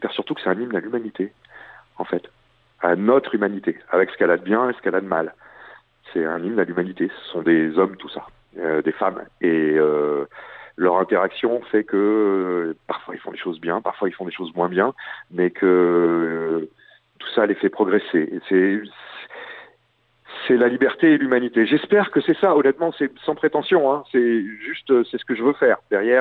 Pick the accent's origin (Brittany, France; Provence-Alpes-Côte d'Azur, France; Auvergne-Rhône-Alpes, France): Brittany, France; Carnac; c'est chez moi à Carnac